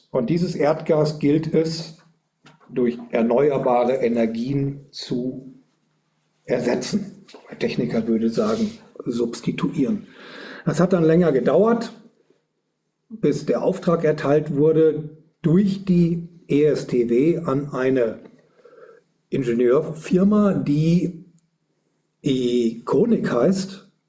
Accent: Neustadt an der Aisch, Bavaria, Germany; born there; now in Erlangen, Germany; Ich bin in Neustadt an der Aisch geboren und auch in Erlangen zu Hause

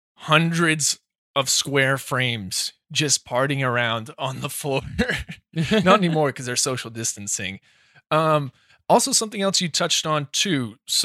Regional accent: New Hampshire, United States; And I can say that because I'm from New Hampshire, and we should be ashamed of our lack of diversity there.

